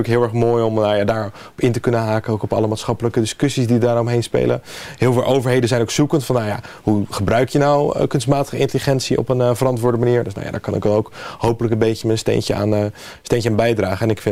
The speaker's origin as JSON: {"language": "Dutch", "town": "Berkel en Rodenrijs", "region": "South Holland", "country": "Netherlands", "tie": "born or raised there", "said": "ik ben eigenlijk wel een Lansingerlander. ik ben natuurlijk, ondanks dat ik ben opgegroeid in Roderijs. Ik heb altijd wel, ik ging naar school op Melachtenbergse Hoek."}